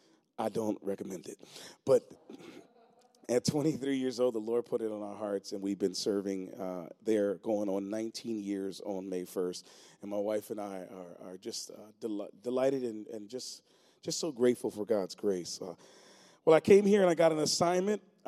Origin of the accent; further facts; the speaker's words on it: Lancaster, Pennsylvania, United States; I'm from Lancaster, Pennsylvania. We say Lancaster. There's no A. It's just an I.